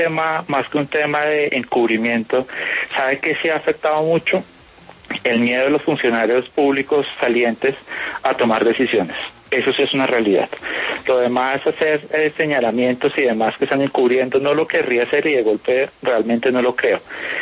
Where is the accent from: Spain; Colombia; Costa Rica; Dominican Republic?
Colombia; Villavicencio, Meta; born there; yo nací en Villavicencio, y yo sé lo grave que es esto para los llaneros